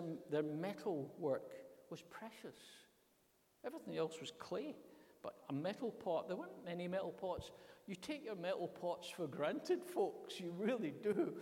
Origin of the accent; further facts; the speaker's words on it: Callander, Scotland, United Kingdom; As I say, I come from Callander. If you live in the West Coast, and particularly around Callander and the Trossachs, you value your leather